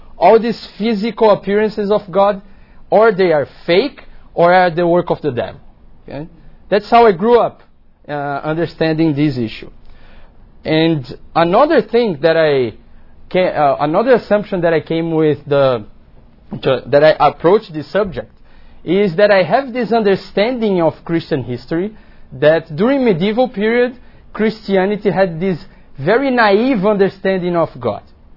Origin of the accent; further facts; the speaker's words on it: Brazil; I'm from Brazil, and as you probably know, Brazil is one of the largest Catholic countries in the world. And I grew up hearing of God manifesting himself in matter.